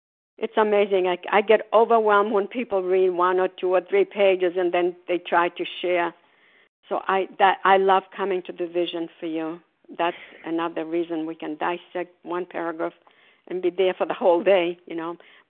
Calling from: Port Charlotte, Florida, United States; grateful, recovered, compulsive overeater, and I'm calling from Port Charlotte, Florida.

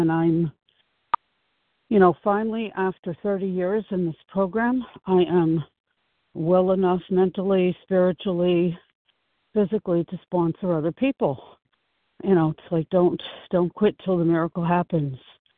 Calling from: Passaic, New Jersey, United States; I am calling from Passaic, New Jersey.

